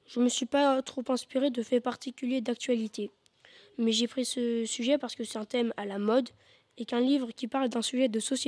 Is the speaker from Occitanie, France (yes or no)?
no; Normandy, France; j'ai passé mon enfance en Normandie et je les ai côtoyés